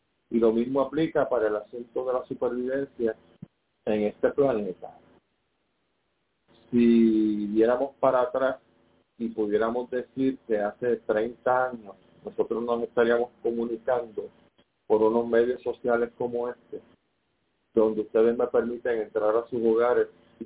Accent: Puerto Rico; le competen a ustedes como buenos puertorriqueños para la supervivencia suya, de su familia y, por supuesto, de nuestra nación

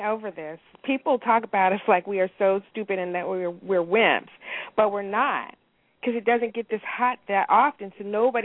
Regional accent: San Diego, California, United States; I grew up in San Diego, California.

